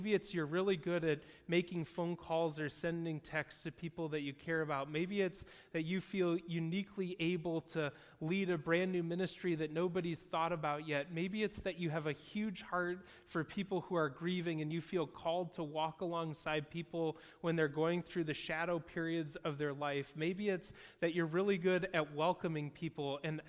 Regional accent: Detroit, Michigan, United States; because we're from Detroit and we're sort of car people and we understand vehicles

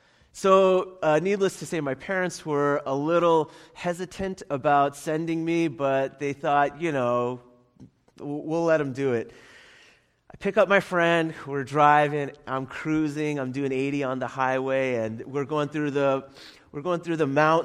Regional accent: New York City, New York, United States; moved away; Growing up in New York City, you didn't need a car. And it was only after we moved out of the city that I needed some form of transportation

